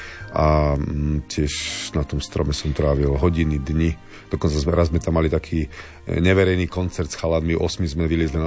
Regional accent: Dolný Hričov, Žilina Region, Slovakia; Ale my sme mali strom, ešte keď som vyrastal v Dolnom Hričove, na dvore, taký oriešok za domom.

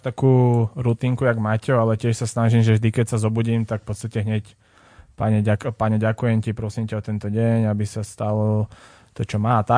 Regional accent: Bratislava, Bratislava Region, Slovakia; keďže som z Podunajských Biskupíc

